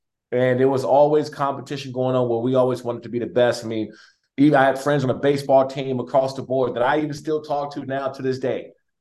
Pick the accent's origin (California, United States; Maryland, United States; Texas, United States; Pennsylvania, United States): Maryland, United States; But me, I'm from Prince George's County. You couldn't buy me out of my backyard and my home.